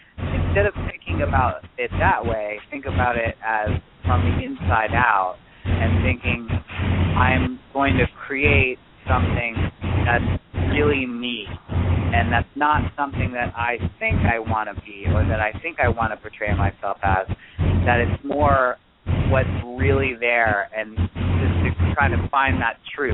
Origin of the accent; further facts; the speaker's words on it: Boston, Massachusetts, United States; Yeah, it's not cold at all. I'm from Boston, honey.